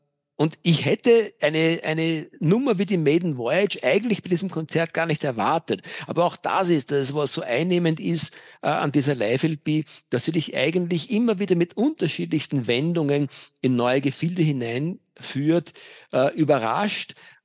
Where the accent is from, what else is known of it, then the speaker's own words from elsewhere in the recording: Vienna, Austria; ich bin ja echter Wiener.